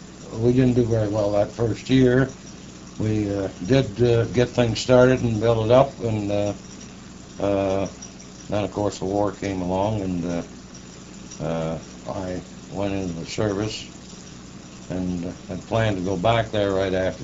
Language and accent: English; Massillon, Ohio, United States; also born or lived in Boston; I was born in Boston, Massachusetts. Moved to Massillon, Ohio when we were just young kids, and went through the Massillon school system.